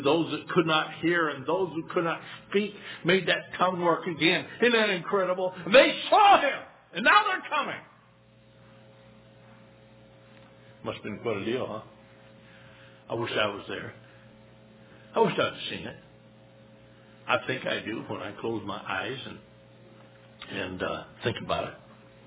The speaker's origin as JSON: {"language": "English", "town": "Great Falls", "region": "Montana", "country": "United States", "said": "I'm from Great Falls, city of about 58 to 60."}